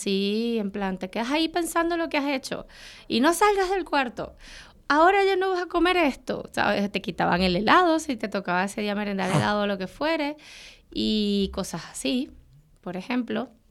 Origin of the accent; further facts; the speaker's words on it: Venezuela; Era un piso muy grande, el último piso de un edificio de 11 pisos, que aquí casi no se ven, en Venezuela, y tenía 5 habitaciones, 3 baños, 2 salas, era muy grande. La verdad, ahí crecí con mi papá y mi mamá y mis tres hermanos, sí.